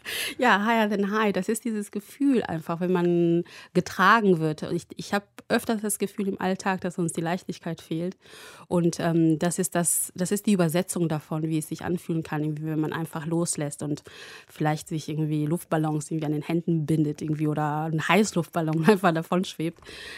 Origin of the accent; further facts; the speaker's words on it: Kenya; German is a second language; Ich bin ja selber in Kenia geboren und auch dort aufgewachsen.